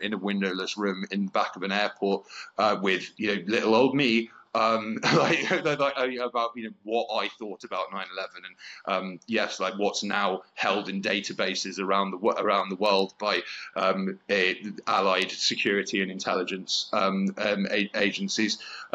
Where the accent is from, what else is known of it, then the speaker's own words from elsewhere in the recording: United Kingdom; at least in my home country of Britain, were paying close attention